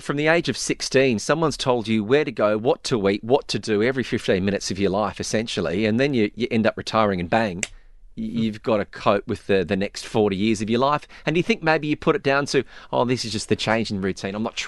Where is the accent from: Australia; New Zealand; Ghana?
Australia; I grew up as a rugby union kid, but the game's slowly dying in Australia.